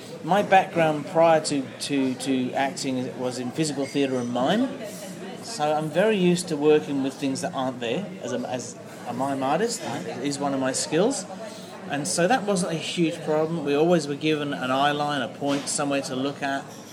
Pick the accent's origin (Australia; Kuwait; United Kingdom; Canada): United Kingdom; England; also born or lived in West Country; born and raised in England, and having lived in the West Country, I've always been very fortunate with English accents.